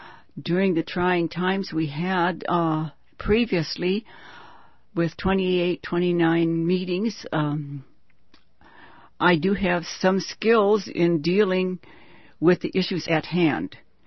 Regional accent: Alaska, United States; now in Wrangell, United States; I was born and raised on Prince of Wales Island. I came to Wrangell to go to high school. My father's family were born and raised here in Wrangell.

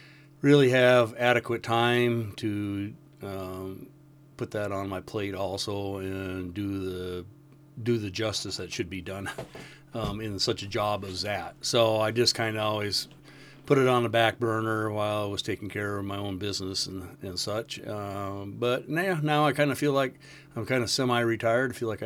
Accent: Rocky Mountains, United States; moved away as an adult; also born or lived in Wisconsin; now in Wrangell, United States; I was born in Wisconsin, mostly grew up around the Tetons in the Rocky Mountains there in Montana and Idaho and Wyoming-ish area for most all of my life. Moved to Wrangell in 1978, right out of high school

